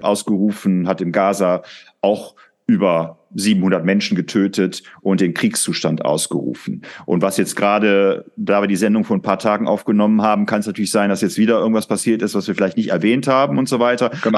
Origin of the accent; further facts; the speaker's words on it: Germany; Also natürlich, wir sind Deutsche, also müssen schon ein bisschen aufpassen.